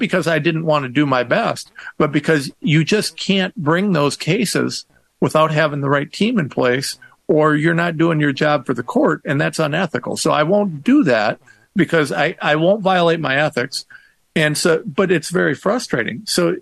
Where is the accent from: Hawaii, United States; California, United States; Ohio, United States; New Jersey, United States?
Ohio, United States; I'm some guy from Ohio, so it took a while to develop my credibility.